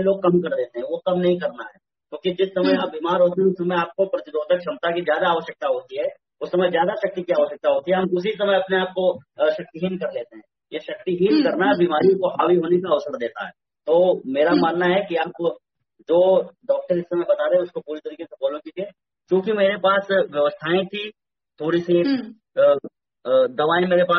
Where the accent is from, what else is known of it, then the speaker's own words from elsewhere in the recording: Lucknow, Uttar Pradesh, India; मैं लखनऊ से हूँ, भगवान श्री राम के अनुज लक्ष्मण की धरती लक्ष्मणपुरी लखनऊ से हूँ